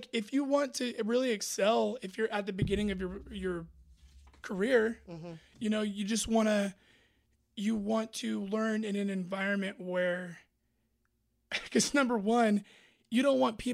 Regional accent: Hanford, California, United States; The Central Valley. Mm-hmm. I grew up in Hanford. That's right near Fresno.

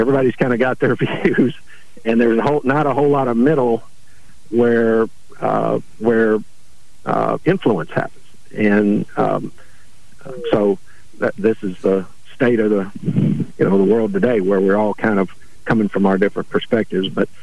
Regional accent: Pine Bluff, Arkansas, United States; As you said, I grew up there, went to college in Memphis, and I was working for the newspaper in my hometown in Pine Bluff and loving it.

